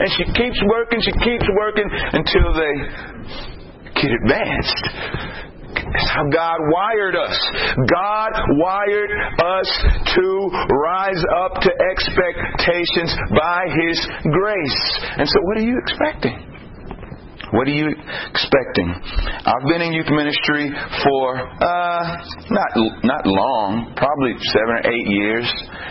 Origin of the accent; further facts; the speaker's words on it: Texas, United States; this happened a couple of times in Texas, I'm from Texas